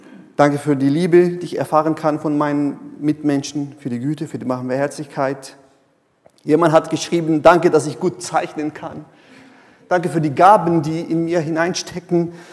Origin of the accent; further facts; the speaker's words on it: Brazil; German is a second language; now in Germany; Aber das war so als Brasilianer mein erster Gedanke so in den ersten Monaten hier.